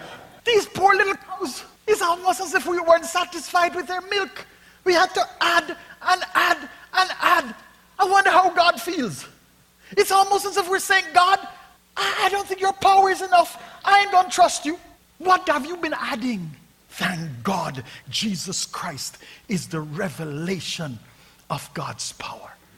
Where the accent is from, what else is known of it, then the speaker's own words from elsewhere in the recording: Jamaica; By the way, you know I come from Jamaica. The government wasn't doing nothing for us.